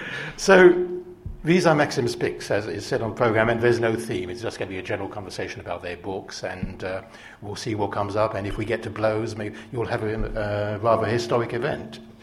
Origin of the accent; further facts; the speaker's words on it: France; I was brought up in France and lived in France for 20 years